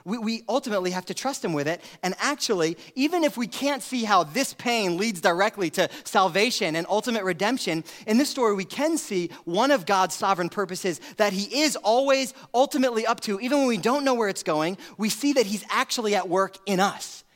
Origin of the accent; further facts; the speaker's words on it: Queens, New York, United States; now in Beaufort, United States; as a pastor of this church in Eastern North Carolina in the small town of Beaufort, even though I'm from Queens, New York?